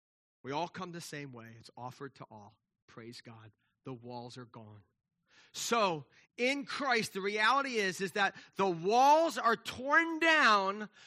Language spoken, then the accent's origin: English; New York, United States; I'm from New York